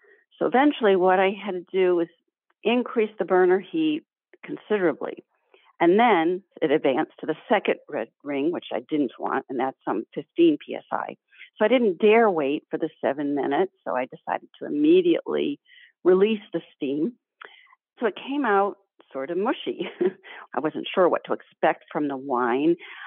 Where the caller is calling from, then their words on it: Massachusetts, United States; Wambsgott, Mass.